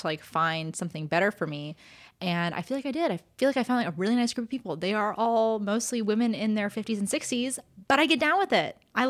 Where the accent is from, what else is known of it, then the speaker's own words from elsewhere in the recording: Los Angeles, California, United States; I was an L.A. fan, I would be a Lakers fan. Because, well, one, it's my hometown